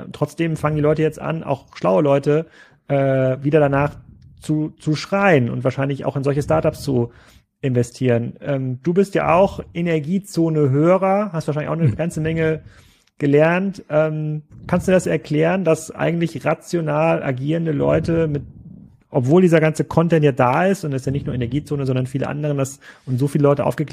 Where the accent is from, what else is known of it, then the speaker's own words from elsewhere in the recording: Gettorf, Schleswig-Holstein, Germany; der hier in Gettorf, meinem Heimatort, so eine Bioenergie-Geschichte baut